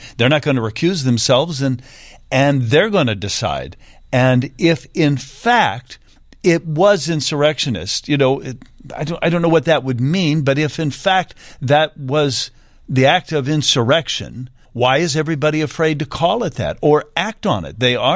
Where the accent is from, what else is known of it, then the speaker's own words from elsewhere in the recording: Illinois, United States; because, Kate, we're from Illinois.